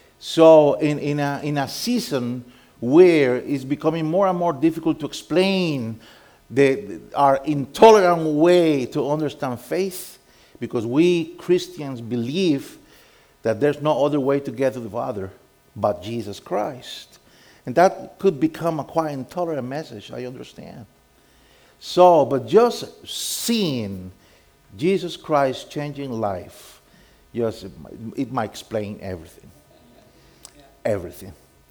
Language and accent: English; Costa Rica; I am Latin American. I'm from Costa Rica, a very tiny country in Central America. And I grew up in a time when being Protestant believer was just an insult for a family.